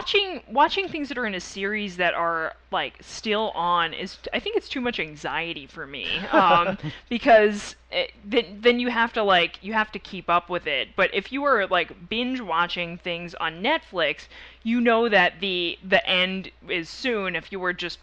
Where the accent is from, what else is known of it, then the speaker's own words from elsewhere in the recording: New York City, New York, United States; Well, as a New Yorker, I remember some things.